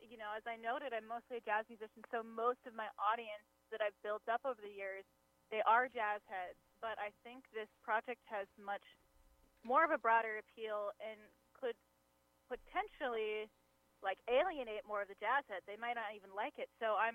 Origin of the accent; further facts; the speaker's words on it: Des Moines, Iowa, United States; I'm from Des Moines, Iowa, so I've toured a lot in the Midwest.